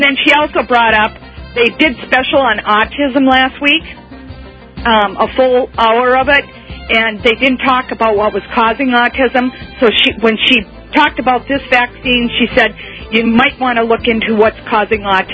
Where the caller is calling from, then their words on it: Minnesota, United States; Minnesota.